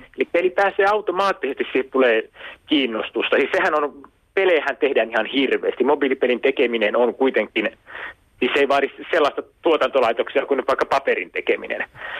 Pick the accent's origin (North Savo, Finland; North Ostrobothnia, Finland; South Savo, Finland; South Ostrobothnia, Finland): South Savo, Finland; Mikkeli; Nyt mun kotikaupunkini Mikkelin